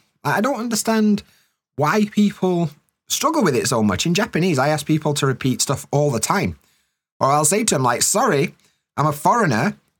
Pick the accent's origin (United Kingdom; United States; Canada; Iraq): United Kingdom; Yorkshire and the Humber; I'm from Yorkshire. My accent is hard to understand.